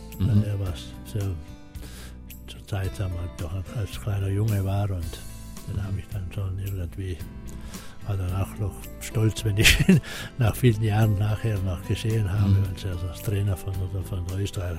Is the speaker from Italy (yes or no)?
yes; Trentino-Alto Adige, Italy; Wenn ich meine Heimat denke, dann ist es sicher eines der schönsten Gegenden, die es überhaupt auf der Welt gibt.